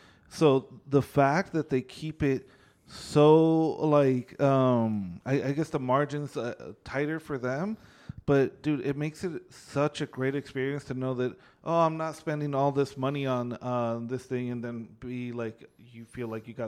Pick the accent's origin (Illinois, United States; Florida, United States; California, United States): California, United States; oh, we're from California